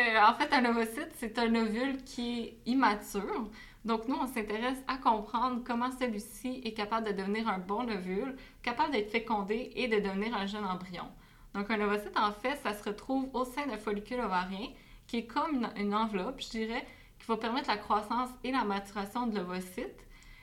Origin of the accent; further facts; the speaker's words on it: Gatineau, Quebec, Canada; now in Québec, Canada; moi, je suis maintenant déjà à Québec depuis déjà presque un an pour faire ma maîtrise, mais je viens de la région de Gatineau, qui est une ville qui est tout près d'Ottawa